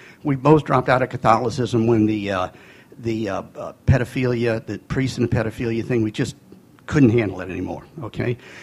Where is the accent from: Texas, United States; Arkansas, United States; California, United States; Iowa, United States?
Texas, United States; Irving; born there